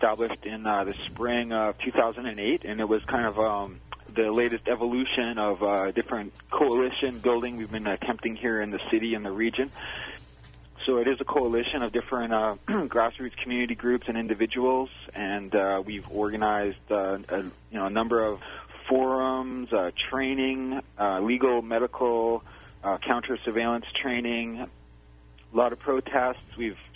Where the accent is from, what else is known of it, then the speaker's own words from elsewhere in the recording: British Columbia, Canada; now in Vancouver, Canada; I'm from the Kwakwaka'wakw Nation. My people's territory is located on North Vancouver Island, and I'm presently living in the downtown east side of Vancouver